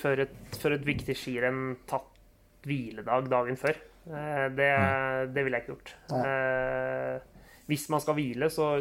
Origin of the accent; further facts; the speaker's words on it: Norway; now in Sweden; jag är den enaste norske